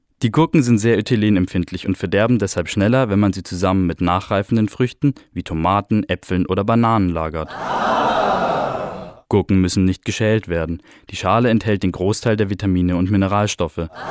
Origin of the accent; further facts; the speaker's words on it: Bavaria, Germany; wenn wir bei uns in Niederbayern über die Felder schauen